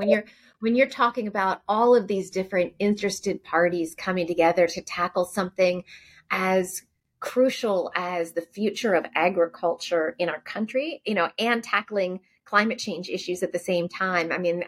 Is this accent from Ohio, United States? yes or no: no; Pennsylvania, United States; I grew up in Amish country. I was surrounded by farms in Lancaster County, Pennsylvania.